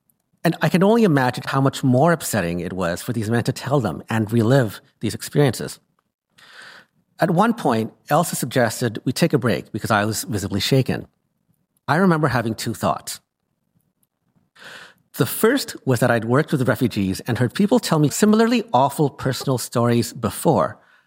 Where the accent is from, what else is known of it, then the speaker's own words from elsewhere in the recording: Canada; I returned home to Canada and discussed with my colleagues.